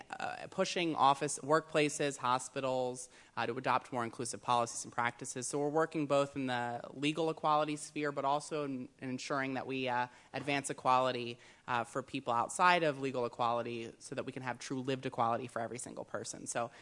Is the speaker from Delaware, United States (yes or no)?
yes; Delaware, United States; I actually just drove straight up from Dover, Delaware, the state capital of my home state of Delaware